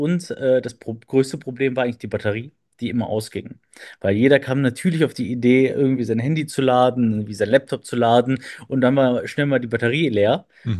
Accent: Cologne, North Rhine-Westphalia, Germany; ich bin eine Kölsche Jung, aus Köln gebürtig, dann nach Aachen gezogen für mein Studium an der RWTH Aachen

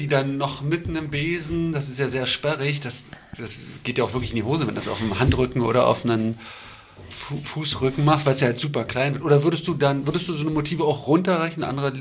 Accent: Austria; Ich komme aus Österreich.

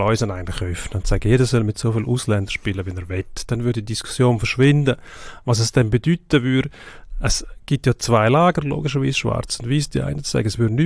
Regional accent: Switzerland; als Schweizer

